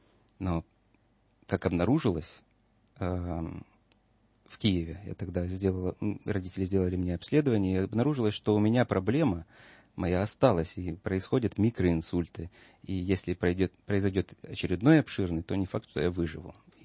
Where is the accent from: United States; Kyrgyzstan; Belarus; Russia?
Belarus; Kobrin, Brest Region; also born or lived in Novovolynsk, Ukraine; у меня отец белорус, мама украинка, но, по сути, при рождении моем они приняли решение жить в Беларуси, и мы переехали под Брест, город Кобрин, город Суворова.